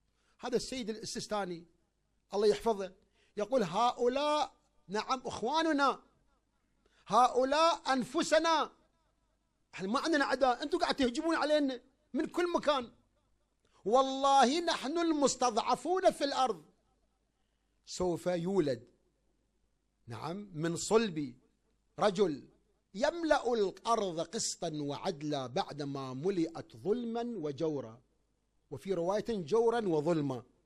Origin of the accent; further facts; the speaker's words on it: Kuwait; زين الآن عندنا بالكويت المرأة تخرج بسيارتها إلى الصباح ما حيتعرض لها